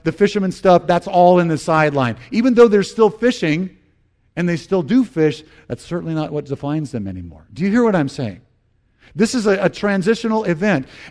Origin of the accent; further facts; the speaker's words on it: the South, United States; But I said that, and I'm from the South.